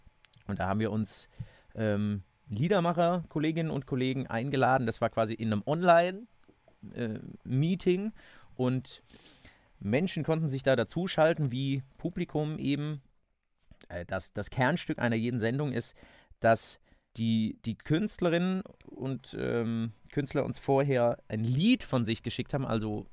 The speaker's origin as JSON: {"language": "German", "town": "Seligenstadt", "region": "Hesse", "country": "Germany", "tie": "born or raised there", "said": "in meiner Heimatstadt in Seligenstadt."}